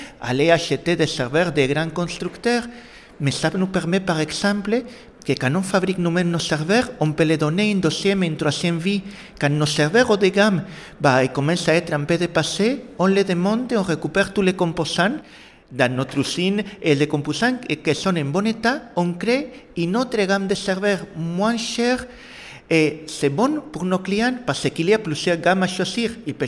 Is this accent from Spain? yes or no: yes; Spain; French is a second language; also born or lived in Brittany; Le petit accent que vous arriverez à percevoir vient du fait que je suis espagnol, mais j'ai passé la moitié de ma vie en Bretagne.